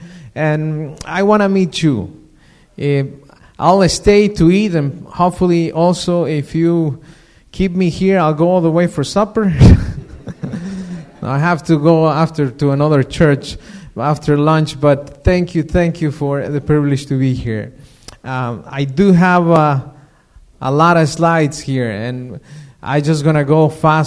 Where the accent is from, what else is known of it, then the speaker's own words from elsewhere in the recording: Mexico; English is a second language; I was born and raised in Mexico, and I went to study to Montemorelos University to become a pastor, to study theology.